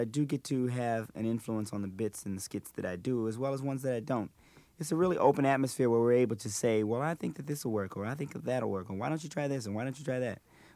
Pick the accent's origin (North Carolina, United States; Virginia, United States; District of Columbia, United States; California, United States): District of Columbia, United States; Washington; I grew up in D.C., Washington, D.C.